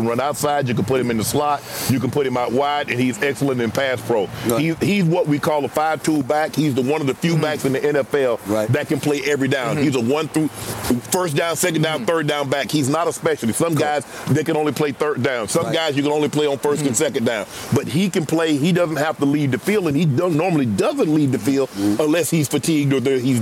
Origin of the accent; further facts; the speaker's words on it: Georgia, United States; he's from Florida, I'm from Georgia, but we're so opposite.